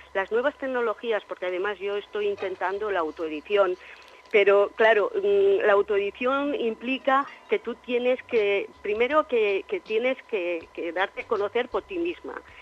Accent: Spain; como muchos españoles

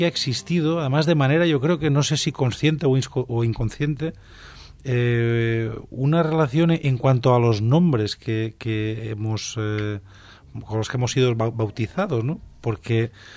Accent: Tabernes de Valldigna, Valencian Community, Spain; en Tabernes de Valdigna, que es mi lugar de residencia, mi ciudad natal

